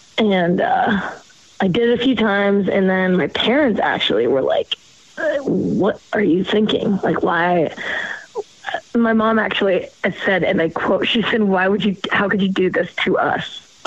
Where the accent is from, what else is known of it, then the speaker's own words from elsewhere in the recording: Oregon, United States; But, I grew up in Oregon for my whole life. And then, I went to San Diego State for college